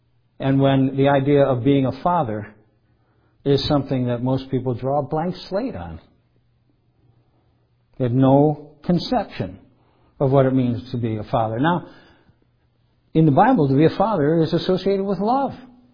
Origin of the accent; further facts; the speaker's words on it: Ireland; okay, I'm an Irish hillbilly.